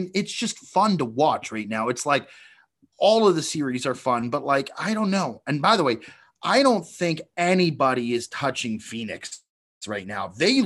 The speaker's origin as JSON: {"language": "English", "country": "Canada", "said": "as a Canadian, I love hockey"}